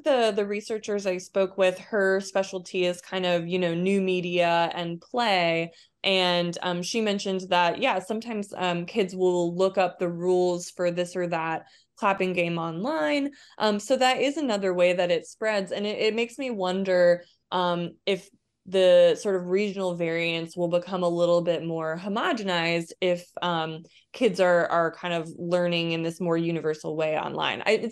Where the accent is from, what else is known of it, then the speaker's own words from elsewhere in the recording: Michigan, United States; I grew up in Southeastern Michigan as well, so we'd played a lot of Red Rover.